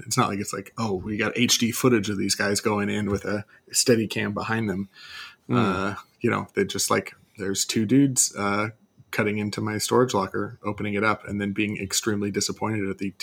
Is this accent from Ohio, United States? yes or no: no; Hermosa Beach, California, United States; Oh, land of my hometown to watch that bioluminescence.